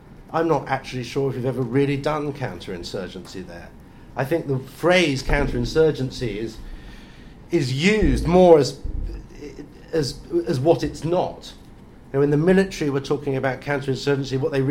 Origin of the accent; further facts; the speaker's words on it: United Kingdom; I'm British as well. I'm sort of sorry about that.